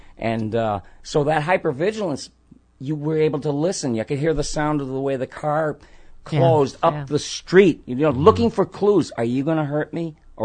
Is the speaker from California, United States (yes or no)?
no; Boston, Massachusetts, United States; I grew up in Boston and I used to work jobs where there'd be an old lady.